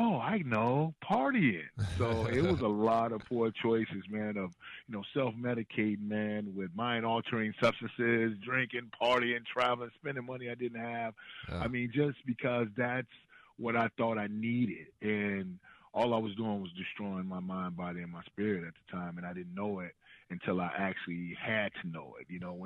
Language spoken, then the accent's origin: English; Chicago, Illinois, United States; My mom and dad, they raised us right here in the heart of the city, man. I'm like literally 10 minutes from downtown Chicago.